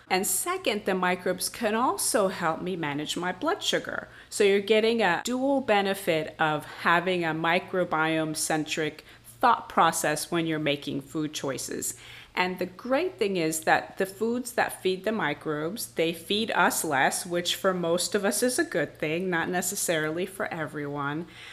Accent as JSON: {"language": "English", "town": "San Juan", "country": "Puerto Rico", "tie": "born or raised there", "said": "I'm from San Juan, Puerto Rico. So I grew up on an island eating, you know, Hispanic foods."}